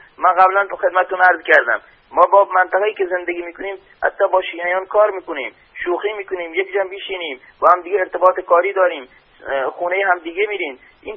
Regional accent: Iran; چون ایرانی هم، وطنم رو دوست دارم و مردم هم دوست دارم.

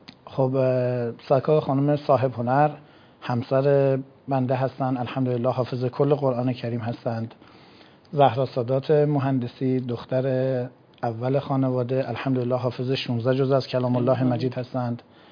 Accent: Kashan, Isfahan, Iran; از کاشان، چون اصالتا کاشانی هستیم

